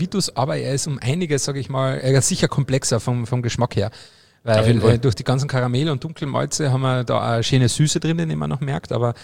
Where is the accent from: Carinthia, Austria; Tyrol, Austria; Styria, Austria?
Carinthia, Austria; Obervellach; mein Heimatort Oberfellach im Mölltal ist ja Partnergemeinde der Stadt, genau, Freising